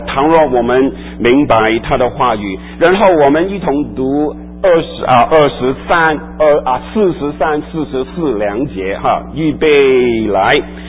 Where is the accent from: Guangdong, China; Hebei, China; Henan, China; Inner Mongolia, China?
Guangdong, China; 我们就好像这个我们广东人啊，不是我们广东人不是有个通圣吗？